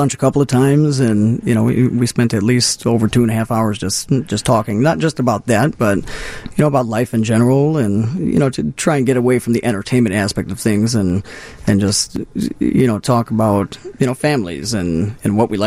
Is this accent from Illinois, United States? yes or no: yes; Illinois, United States; South suburbs, Chicago South Heights, suburbs.